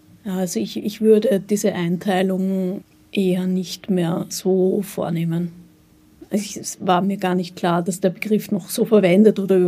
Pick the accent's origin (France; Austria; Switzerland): Austria; Vorarlberg; Ich komme aus Vorarlberg, es gibt die Bregenzer Festspiele.